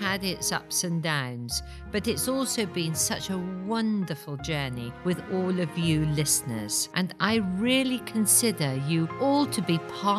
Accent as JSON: {"language": "English", "region": "Wales", "country": "United Kingdom", "tie": "born or raised there", "said": "So I grew up in Wales and we had a small farm on the Welsh borders."}